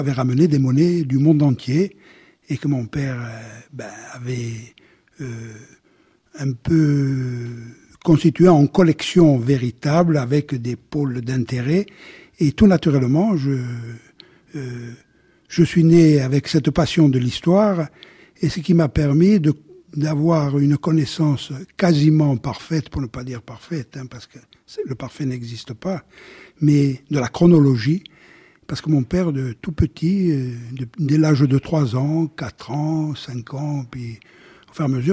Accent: Furiani, Corsica, France; also born or lived in Biguglia; Et j'ai passé une grande partie de mon enfance, surtout à Fouriane, dans les propriétés à Fouriane et ici à Bigouille.

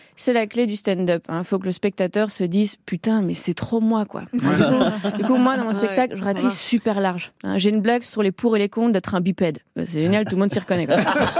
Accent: Belgium; Alors que j'ai grandi en Belgique.

